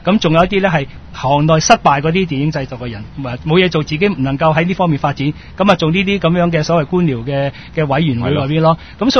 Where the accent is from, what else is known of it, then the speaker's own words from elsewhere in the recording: Hong Kong; 以前我哋香港人聽都未聽過嘅